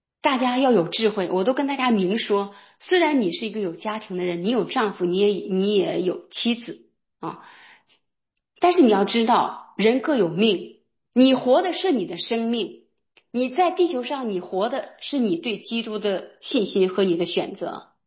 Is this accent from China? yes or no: yes; China; 因为我们中国人都太有爱了，都太有责任心了